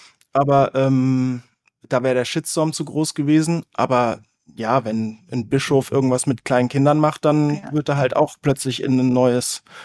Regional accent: Baden-Württemberg, Germany; also das einzige Fach, wo ich wirklich gerne hingegangen bin, war BK, Bildende Kunst, hieß es bei uns in Baden-Württemberg, Musik und Sport.

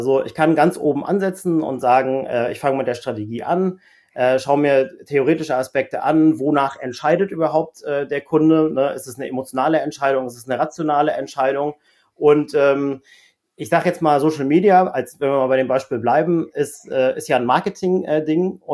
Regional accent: Parchim, Mecklenburg-Vorpommern, Germany; Also ich komme ursprünglich aus Parchim, das ist in Mecklenburg-Vorpommern, habe dort 2008 Abitur gemacht

